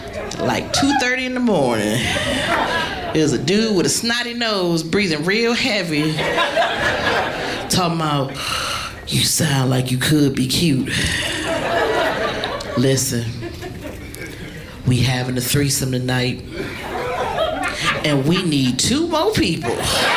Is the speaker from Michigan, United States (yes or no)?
yes; Detroit, Michigan, United States; moved away as an adult; now in Austin, United States; I'm originally from Detroit, but I do live in Austin, Texas now. Yes. Been there about 13 years. Didn't know anybody when I first moved there.